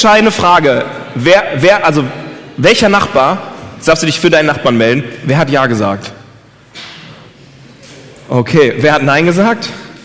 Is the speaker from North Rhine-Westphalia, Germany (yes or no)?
yes; Lemgo, North Rhine-Westphalia, Germany; Ich komme aus Lemgo. Das ist in der Nähe von Bielefeld.